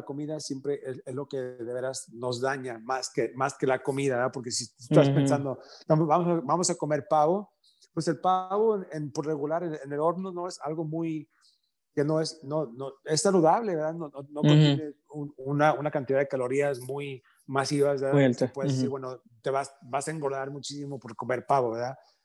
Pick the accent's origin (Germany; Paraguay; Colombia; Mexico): Mexico; Guadalajara, Jalisco; Pues soy de Guadalajara, entonces, sí. De Jalisco